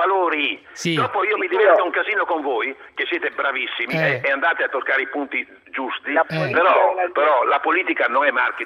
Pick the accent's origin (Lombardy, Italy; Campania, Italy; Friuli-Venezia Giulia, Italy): Friuli-Venezia Giulia, Italy; io non lo voto, che non posso votare in Sicilia, io sono friulano, voto in Friuli.